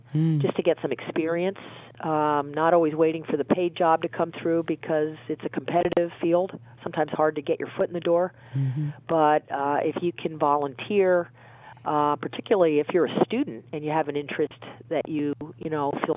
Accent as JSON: {"language": "English", "region": "New Jersey", "country": "United States", "tie": "born or raised there", "said": "I mean, the posters in my bedroom when I was growing up in New Jersey were of men's athletes."}